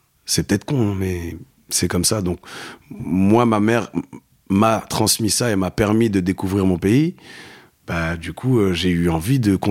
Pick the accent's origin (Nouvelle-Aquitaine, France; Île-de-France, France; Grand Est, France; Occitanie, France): Île-de-France, France; Saint-Ouen; C'est le groupe que j'écoutais chez moi quand j'étais petit à Saint-Ouen.